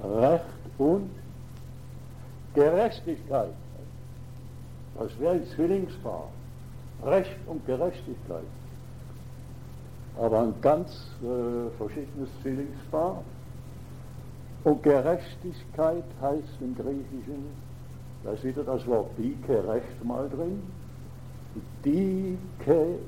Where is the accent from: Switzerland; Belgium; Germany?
Switzerland; Schaffhausen; ich als Schaffhauser habe immer nicht wie die Deutschen Rache gesagt, sondern Rache.